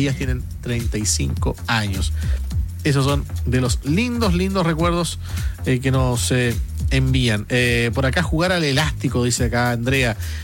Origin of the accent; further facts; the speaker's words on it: Angol, Araucanía, Chile; de Angol.